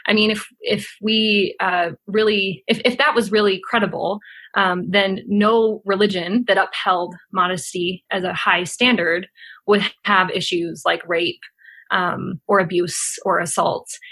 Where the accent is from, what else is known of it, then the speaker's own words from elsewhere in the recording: Provo, Utah, United States; I grew up in Provo, just a few blocks south of BYU